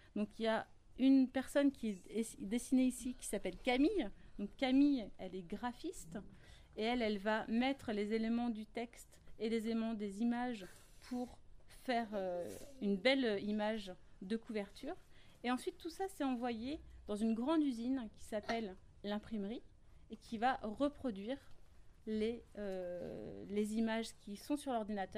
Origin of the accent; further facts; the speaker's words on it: Rennes, Brittany, France; Je suis rennaise, je vis à Rennes.